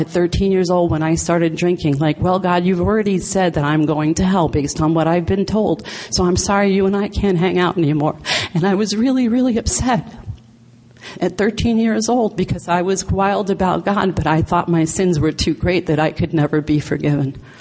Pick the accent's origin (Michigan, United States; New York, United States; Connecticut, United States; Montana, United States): New York, United States; New York City; I'm a New Yorker, Queens girl, born and raised.